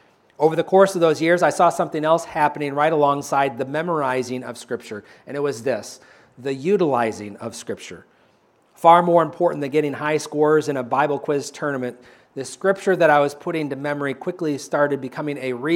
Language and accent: English; Tampico, Illinois, United States; they were driving me back to where I grew up in Tampico, Illinois.